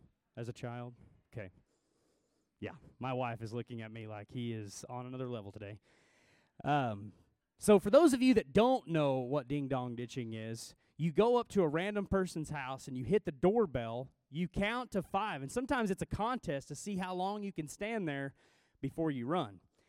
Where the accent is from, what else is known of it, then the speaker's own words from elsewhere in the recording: Missouri, United States; I'm from Southwest Missouri. No offense, teachers at Marshfield, but I did go to Marshfield for a season of my life. Then I went to Conway.